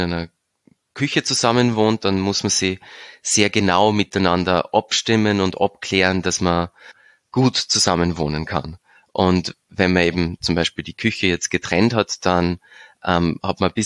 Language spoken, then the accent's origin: German; Upper Austria, Austria; now in Graz, Austria; ich bin ursprünglich in Oberösterreich aufgewachsen und vor 10 Jahren nach Graz gekommen